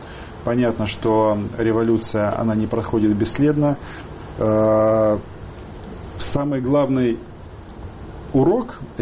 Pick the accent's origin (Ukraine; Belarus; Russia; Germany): Ukraine; Ну, я украинец